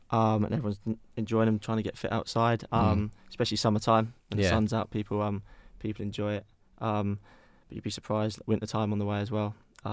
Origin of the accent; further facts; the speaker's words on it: Cambourne, East of England, United Kingdom; also born or lived in Hertfordshire; Moved to Camborne area when I was about 10, originally from Hertfordshire.